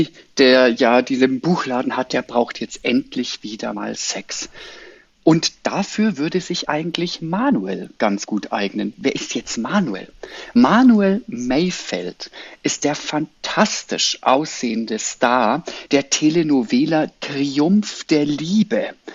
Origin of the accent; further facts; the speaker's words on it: Munich, Bavaria, Germany; Wir sind in meiner Heimatstadt in München in diesem Roman.